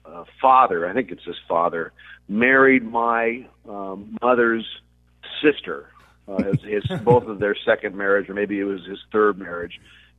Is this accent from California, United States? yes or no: yes; El Monte, California, United States; also born or lived in Rosemead / Temple City / San Marino; I grew up in the San Gabriel Valley. We started in El Monte and moved to Rosemead and then to Temple City and then later on to San Marino. And if you know anything about Southern California, that's right up the economic ladder.